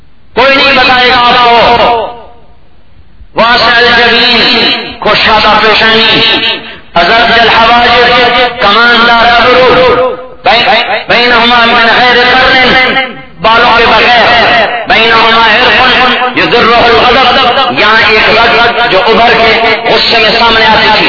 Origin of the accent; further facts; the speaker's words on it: Multan, Punjab, Pakistan; میں نے کہا جی ملتان، کہا ملتان میں کہاں سے ہیں، میں نے کہا جی خانے والے